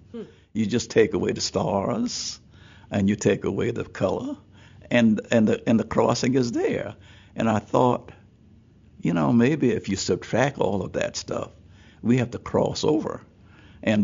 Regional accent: South Carolina, United States; And the fact that I'm from South Carolina, where the Civil War started, I'm from South Carolina, where a flag was flown on top of our state house.

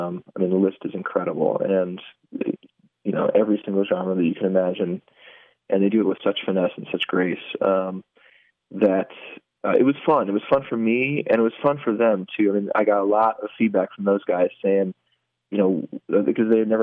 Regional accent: Detroit, Michigan, United States; also born or lived in Lansing; It's a song that was inspired by growing up in Detroit and living in Lansing for so long.

